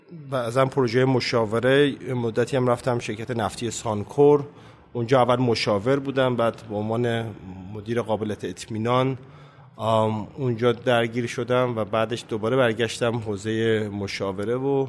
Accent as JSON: {"language": "Persian", "town": "Mashhad", "region": "Razavi Khorasan", "country": "Iran", "tie": "born there", "said": "متولد 56 هستم، شهر مشهد."}